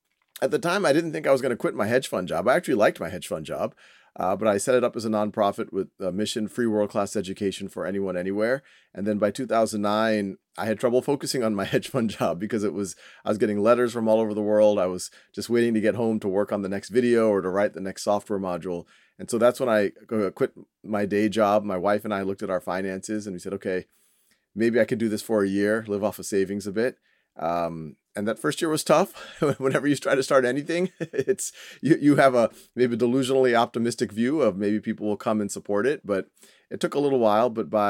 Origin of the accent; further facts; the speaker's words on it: New Orleans, Louisiana, United States; now in Boston, United States; I was born and raised in New Orleans.